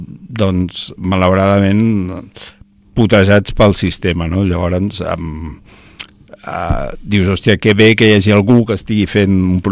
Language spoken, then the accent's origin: Catalan; Barcelona, Catalonia, Spain; jo és que sóc del barri de la Salut